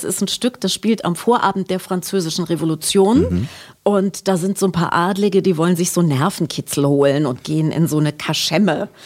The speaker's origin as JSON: {"language": "German", "town": "Kassel", "region": "Hesse", "country": "Germany", "said": "Ich komme aus Kassel. Bei uns gab es keinen."}